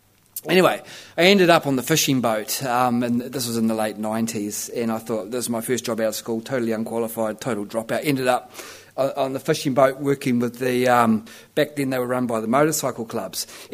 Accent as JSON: {"language": "English", "region": "Nelson", "country": "New Zealand", "tie": "born or raised there", "also_born_or_lived": "Wairua", "said": "I'm from Nelson originally, and actually, I was born in the army, and Dad was in the army in Wairua, and we came down here when I was seven, and I was one of those military kids, and came to Nelson, grew up here when I was about six."}